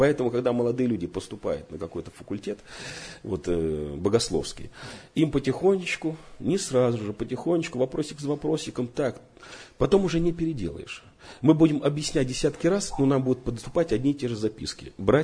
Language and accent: Russian; Armenia; Russian is a second language; Я армянин, говорю